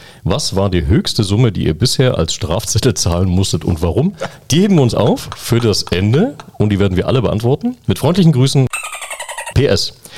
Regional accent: eastern Germany, Germany; Also ich bin nicht gut im Geschenke auspacken, weil, ihr wisst, ich bin im Osten aufgewachsen.

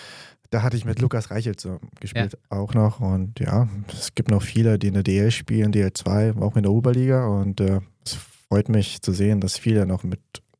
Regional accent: Transylvania, Romania; 24 Jahre alt und ich komme ursprünglich aus Transsilvanien. Das ist in Rumänien, da wohnt die ungarische Minderheit und von da komme ich her.

